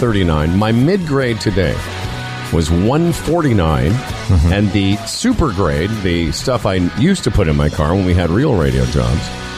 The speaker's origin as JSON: {"language": "English", "region": "Western Canada", "country": "Canada", "said": "Of course, the strange thing being Western Canadian is as you get further away from Western Canada, the price increases as well."}